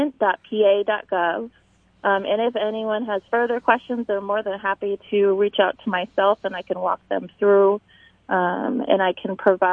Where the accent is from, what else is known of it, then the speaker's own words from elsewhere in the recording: Ithaca, New York, United States; now in Honesdale, United States; So I'm originally from Ithaca, New York, and I moved here about 4 years ago to the Wilkes-Barre area, and then ended up about a year and a half, almost 2 years ago now, moved to Honesdale.